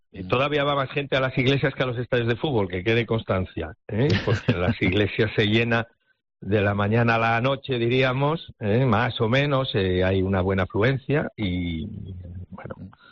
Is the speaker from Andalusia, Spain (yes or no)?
no; Infiesto, Asturias, Spain; Mi pueblo asturiano, con mi pueblo, con el pueblo de Infiesto.